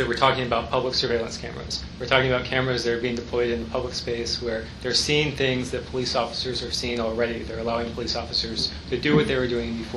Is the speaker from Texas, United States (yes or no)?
yes; Texas, United States; I think I came from Texas where you were allowed to do some of it. And so I grew up knowing that it could be recorded.